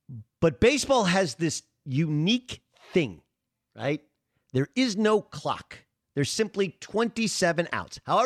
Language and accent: English; California, United States; And look, I grew up in Southern California. I've always been more of an Angel fan.